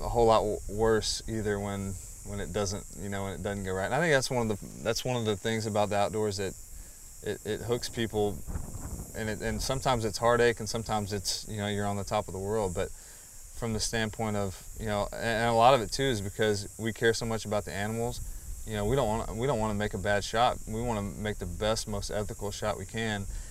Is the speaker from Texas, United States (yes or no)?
yes; Abilene, Texas, United States; also born or lived in Burnet, Texas; Yeah, so I grew up in Abilene, Texas. My dad was a football coach, and we moved around a little bit. Ended up going to high school in Burnett, Texas, which is about an hour northwest of Austin.